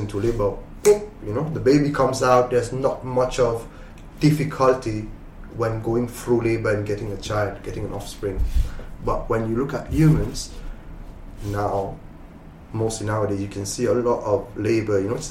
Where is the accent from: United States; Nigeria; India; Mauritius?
Mauritius; you come from South Africa, I come from Mauritius, we see landscapes that are like heaven, bro.